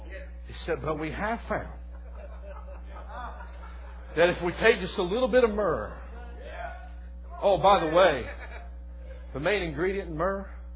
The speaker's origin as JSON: {"language": "English", "region": "Ohio", "country": "United States", "tie": "born or raised there", "said": "And he had a little pharmacy where I grew up in Ohio."}